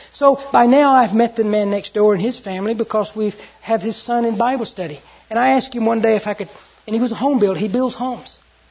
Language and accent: English; the South, United States; I'm from the South, I'm sure you couldn't tell that.